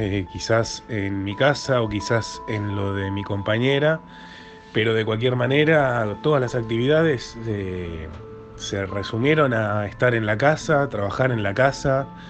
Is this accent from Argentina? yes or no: yes; Buenos Aires, Argentina; de Buenos Aires, Argentina.